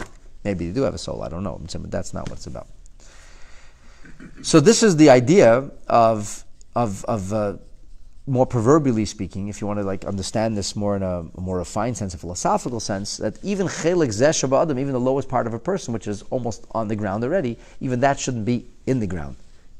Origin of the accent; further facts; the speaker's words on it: New York, United States; I'm from New York. Nobody takes off the shoes in New York.